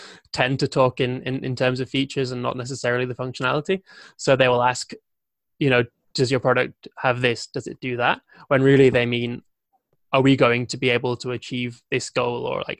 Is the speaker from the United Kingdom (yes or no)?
yes; United Kingdom; Okay. Well, I'm obviously, being British, every conversation starts off with me saying sorry.